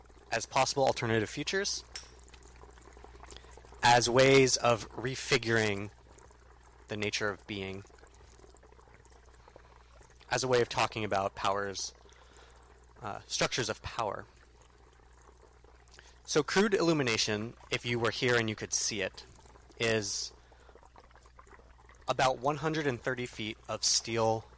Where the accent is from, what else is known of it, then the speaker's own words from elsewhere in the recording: Oakland, California, United States; I'm an artist from Oakland, California